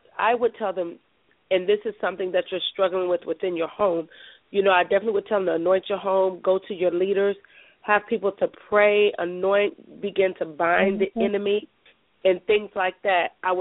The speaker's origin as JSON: {"language": "English", "town": "Tacoma", "region": "Washington", "country": "United States", "lives_now": "Seattle, United States", "said": "Calling from Seattle. I'm from Tacoma, Washington."}